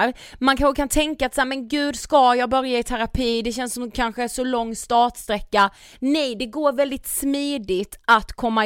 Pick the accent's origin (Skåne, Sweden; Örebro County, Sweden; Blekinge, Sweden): Blekinge, Sweden; Karlshamn; Karlshamn, som vi.